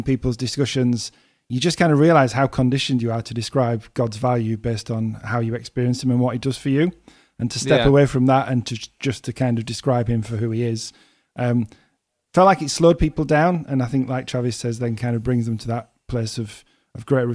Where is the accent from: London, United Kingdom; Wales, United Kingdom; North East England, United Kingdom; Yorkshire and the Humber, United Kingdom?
Yorkshire and the Humber, United Kingdom; Hull; I'm from Hull, which for those of you not familiar with UK geography is on the kind of east side of the country.